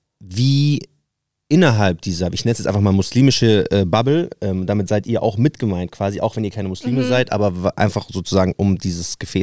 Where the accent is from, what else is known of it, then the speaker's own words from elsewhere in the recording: Palestine; Nein, ich bin selber Palästinenser.